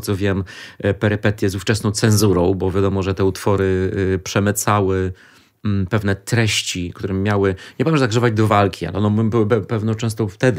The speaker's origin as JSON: {"language": "Polish", "town": "Świdnik", "region": "Lublin Voivodeship", "country": "Poland", "tie": "born or raised there", "said": "ale to jest moje rodzinne miasto, więc wielką dumą."}